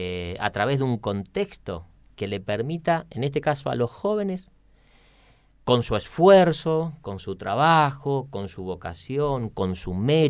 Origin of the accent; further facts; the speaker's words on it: Neuquén, Argentina; el gran potencial de los neuquinos somos los neuquinos. La solución a los problemas de Neuquén somos los neuquinos.